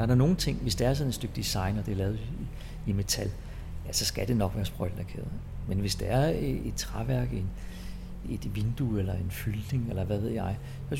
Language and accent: Danish; Frederiksberg, Capital Region of Denmark, Denmark; Jeg er født og opvokset inde på Frederiksberg.